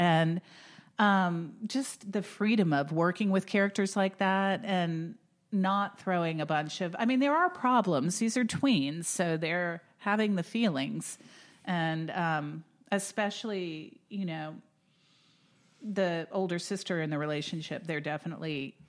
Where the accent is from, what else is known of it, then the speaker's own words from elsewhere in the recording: Florida, United States; it's a lot of fun because I grew up in Florida, and so I'm very familiar with all these places that they are.